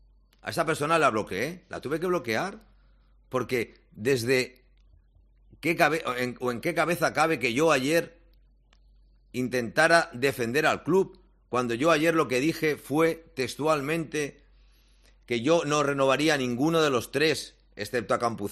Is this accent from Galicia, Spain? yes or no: no; Barcelona, Catalonia, Spain; born there; tengo un DNI y nací en Barcelona.